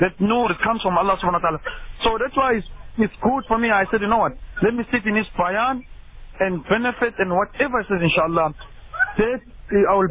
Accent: Eswatini; I accepted Islam. I wasn't born a Muslim. I was I grew up in Swaziland for many years. I was a Christian.

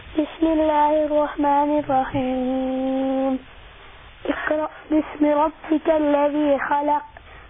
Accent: Brits, North West, South Africa; I'm from Brits.

